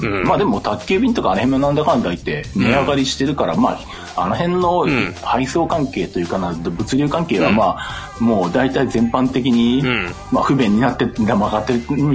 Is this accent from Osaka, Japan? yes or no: no; Nagoya, Aichi, Japan; 名古屋で生まれ住んでるから、